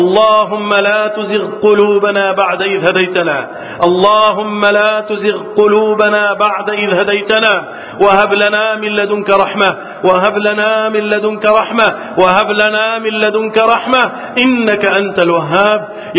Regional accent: Egypt; اللهم احفظ بلدنا مصر وسائر بلاد المسلمين من الفتن.

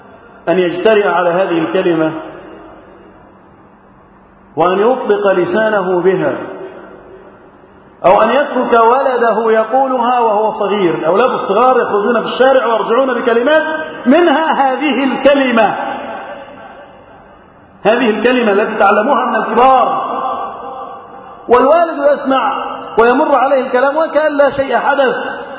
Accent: Egypt; اللهم احفظ بلدنا مصر وسائر بلاد المسلمين من الفتن

